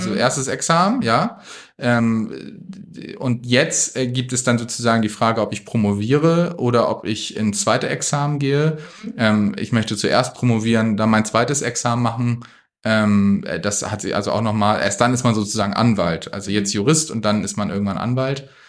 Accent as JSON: {"language": "German", "town": "Kiel", "region": "Schleswig-Holstein", "country": "Germany", "said": "Ich komme aus Kiel, also 240.000 Einwohner ist jetzt im Vergleich zu Berlin ein Witz, aber in Schleswig-Holstein, bei mir zu Hause, ist es die größte Stadt und die Großstadt"}